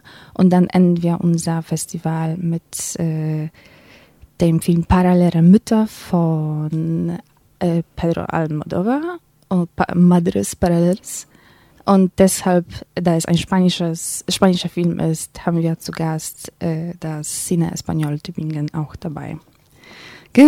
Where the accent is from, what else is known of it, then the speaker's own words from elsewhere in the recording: Poland; German is a second language; hört vielleicht mein Akzent sowieso. Also ich komme aus Polen, nicht aus der Ukraine